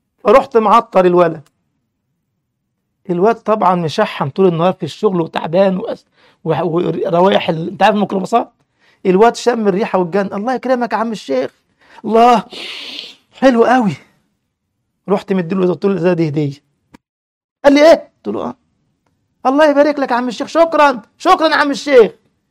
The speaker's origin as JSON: {"language": "Arabic", "region": "Giza Governorate", "country": "Egypt", "said": "كان عندي محاضرة في محافظة اسمها طنطا الغربية وأنا من الجيزة"}